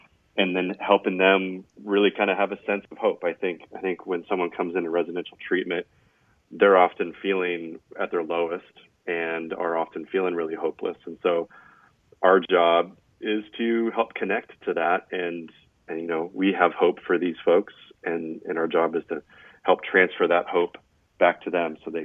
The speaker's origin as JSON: {"language": "English", "town": "Phoenix", "region": "Arizona", "country": "United States", "tie": "born or raised there", "also_born_or_lived": "Flagstaff", "said": "I grew up in Phoenix, so I'm kind of a desert rat, but I moved up to Flagstaff and lived there for a dozen years"}